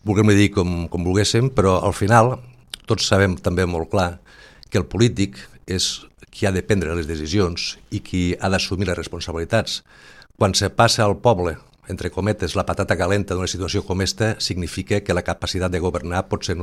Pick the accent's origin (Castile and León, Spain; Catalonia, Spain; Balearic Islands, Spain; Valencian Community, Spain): Catalonia, Spain; Calella; com a calero, com a català